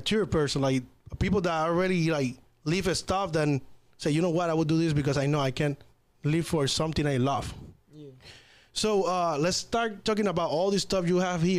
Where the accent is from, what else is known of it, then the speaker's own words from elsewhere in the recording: Caguas, Puerto Rico; Oh, I'm from Caguas.